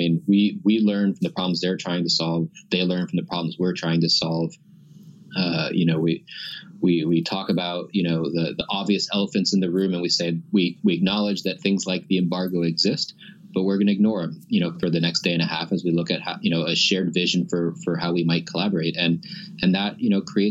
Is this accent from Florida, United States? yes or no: yes; Miami, Florida, United States; now in Portland, United States; I grew up in Miami and you know, now I'm in Portland, but I feel more closer to Cuba living in Portland than I ever did when I was in Miami.